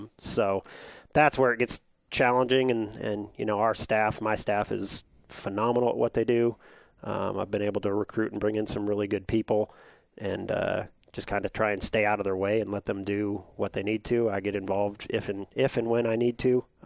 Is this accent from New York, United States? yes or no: no; Iowa, United States; As you mentioned, I born and raised in Iowa, grew up on a farm, kind of agricultural background.